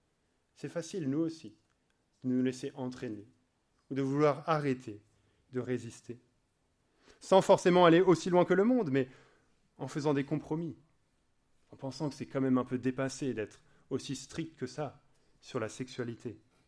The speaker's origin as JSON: {"language": "French", "country": "France", "said": "c'est en tant que Français que je vous dis ça"}